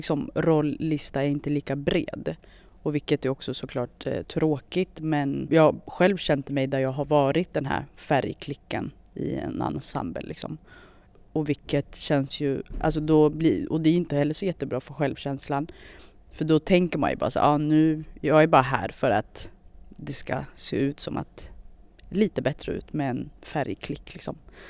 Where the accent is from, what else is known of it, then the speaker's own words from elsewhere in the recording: Eritrea; jag är då från Eritrea, så att jag är en svart kvinna.